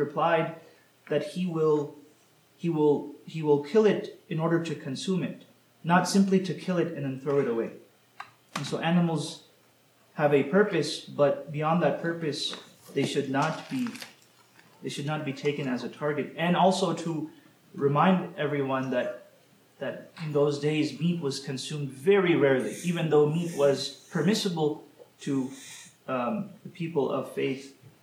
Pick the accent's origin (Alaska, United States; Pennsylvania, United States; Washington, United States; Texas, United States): Texas, United States; and I'm from Texas, so I know about